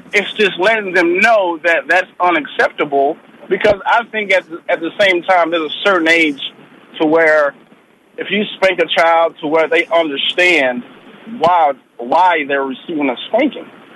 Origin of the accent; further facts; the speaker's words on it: Houston, Texas, United States; And I grew up in the South. I grew up in Houston.